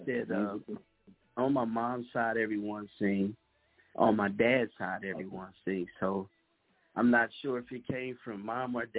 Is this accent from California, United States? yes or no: no; Kansas City, Missouri, United States; just performing everywhere here in my hometown. It's Kansas City.